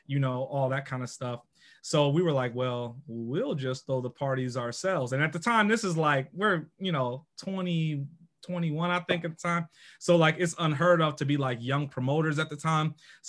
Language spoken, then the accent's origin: English; Chicago, Illinois, United States; I'm born and raised in Chicago, so you know, a lot of it's stereotype.